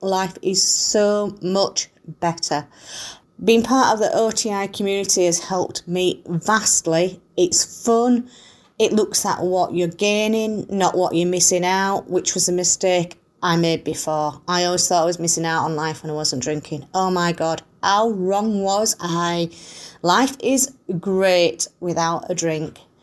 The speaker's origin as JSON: {"language": "English", "town": "Brisbane", "region": "Queensland", "country": "Australia", "said": "from Brisbane in Australia"}